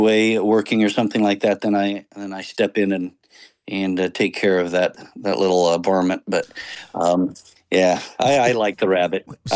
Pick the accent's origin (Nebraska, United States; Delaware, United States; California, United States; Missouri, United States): Nebraska, United States; now in Texas, United States; As for myself, I grew up in Nebraska. I am a Cornhusker at heart, and I lived there for 45 years, roughly in the Midwest